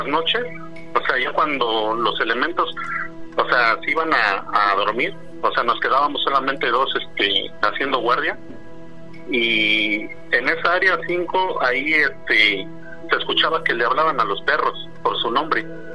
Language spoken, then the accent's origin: Spanish; Tultepec, State of Mexico, Mexico; now in Kansas City, United States; ahorita me encuentro en Kansas City, Missouri. Sí. Pero anteriormente yo, soy originario de Tultepec, México.